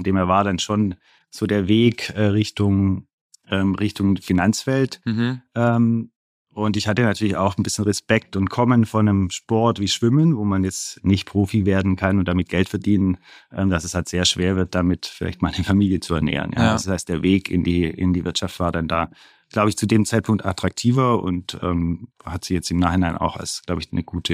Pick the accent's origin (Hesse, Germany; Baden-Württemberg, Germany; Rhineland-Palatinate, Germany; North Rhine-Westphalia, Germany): Baden-Württemberg, Germany; Horb am Neckar; Ich komme aus einem kleinen Dorf oder Ort, 20.000 Einwohner, der Name ist Horb am Neckar, ist nahe dem Schwarzwald bei Tübingen, zwischen Tübingen und Freudenstadt.